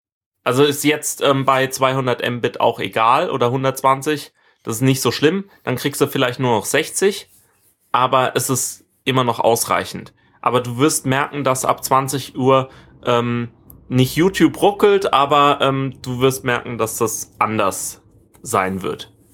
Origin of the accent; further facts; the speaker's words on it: Rhineland-Palatinate, Germany; dass es jetzt Freifunk Weinstraße gibt in meiner Heimat